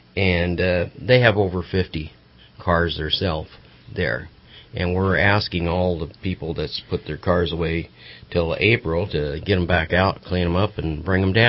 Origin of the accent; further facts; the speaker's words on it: Van Nuys, California, United States; So I think it's where I grew up in Van Nuys, it was all about hot rods and cars.